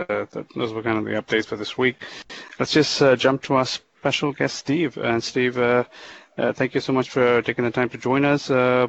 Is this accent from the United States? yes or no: no; India; I'm from India originally